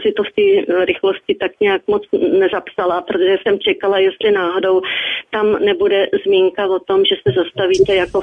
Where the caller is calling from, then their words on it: Hradec Králové, Hradec Králové Region, Czechia; jsem z Hradce Králové a rádi bychom s manželem tu petici podepsali.